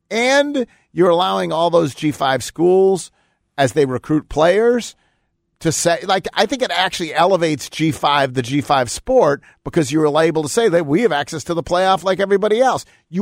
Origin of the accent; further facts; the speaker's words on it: Buffalo, New York, United States; now in Memphis, United States; That's just because I'm from Buffalo and I live in Memphis.